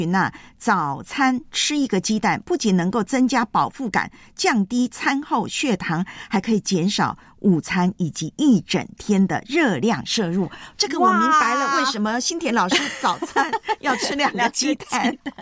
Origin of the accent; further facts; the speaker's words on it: China; 还有呢我们要知道呢我们中国人呢大部分呢缺乏什么维生素